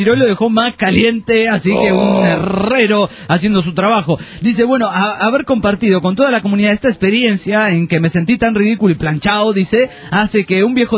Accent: Segovia, Castile and León, Spain; de Segovia, España.

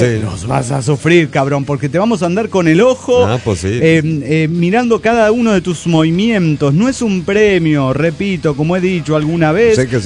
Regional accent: Guadalajara, Jalisco, Mexico; de Guadalajara, Jalisco, México.

